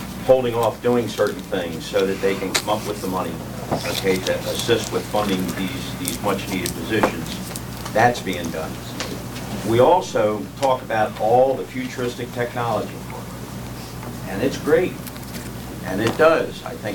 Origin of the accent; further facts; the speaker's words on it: Delaware, United States; I grew up in the Newcastle area. Love where I grew up, and still have part of Newcastle, but go south of the canal.